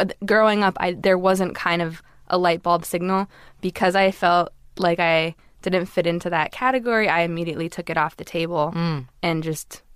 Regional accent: Los Angeles, California, United States; I grew up in Los Angeles in a very liberal community. I went to an art school.

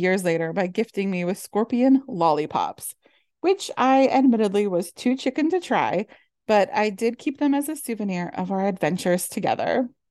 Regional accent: Midwest, United States; Growing up in the Midwest, where we don't have scorpions, I had no idea that they actually glow blue-green

